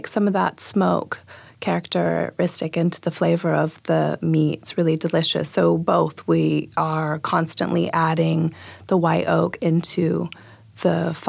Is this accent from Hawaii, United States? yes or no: yes; Hawaii, United States; moved away; I'm a mutt, mostly. But yes, I was born and raised on the Big Island of Hawaii.